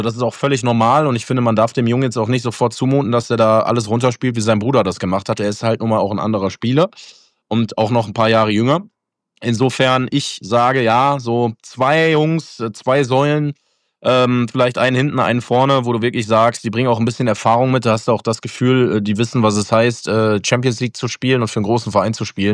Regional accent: Essen, North Rhine-Westphalia, Germany; bei uns in der Familie ist es tatsächlich so, wir kommen alle aus Essen

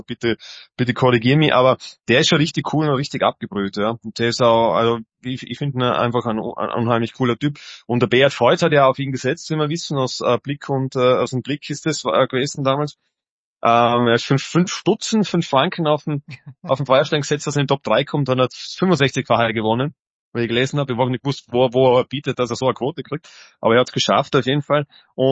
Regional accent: Vorarlberg, Austria; in meiner alten Heimat Vorarlberg

